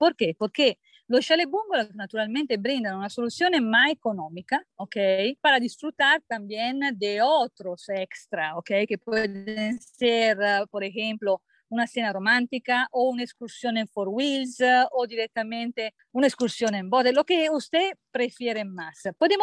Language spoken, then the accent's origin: Spanish; Italy; Spanish is a second language; Yo soy italiana y la primera inspiración fue exactamente de eso.